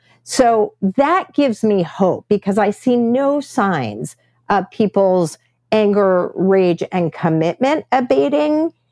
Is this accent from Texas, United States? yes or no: yes; Texas, United States; very akin to what my home state of Texas has done with the anti-trans law